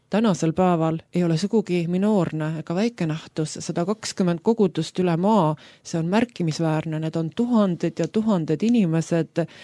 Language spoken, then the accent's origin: Estonian; Tartu, Tartu County, Estonia; Tartu, kust mina pärit olen, on Eesti suuruselt teine linn ja meil on umbes 100 000 elaniku ja me räägime Tartust kui suurest linnast.